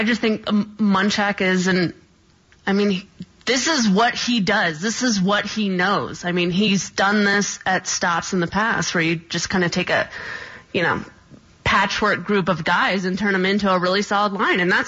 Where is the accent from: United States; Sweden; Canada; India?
India; I'm Indian.